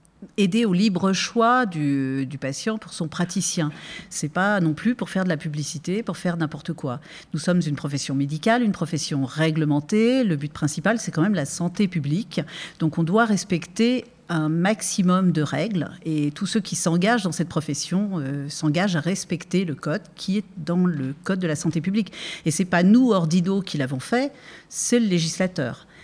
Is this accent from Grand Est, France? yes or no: no; Auvergne-Rhône-Alpes, France; je suis savoyarde, je sais conduire